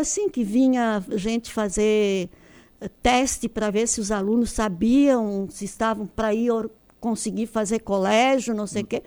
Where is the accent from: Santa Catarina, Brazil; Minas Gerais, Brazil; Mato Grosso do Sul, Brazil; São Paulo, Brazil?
Santa Catarina, Brazil; Urussanga; Sim, nasci em Urussanga, lá no Rio Barro Vermelho.